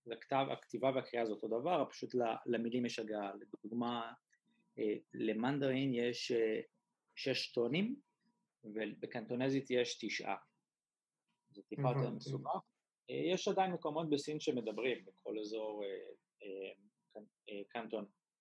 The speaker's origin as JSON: {"language": "Hebrew", "town": "Maccabim-Re'ut", "region": "Central District", "country": "Israel", "moved": "as an adult", "lives_now": "Hong Kong", "said": "אני בן 30, אני במקור ממכבים רעות. עברתי להונג קונג לפני עוד מעט 7 שנים כבר."}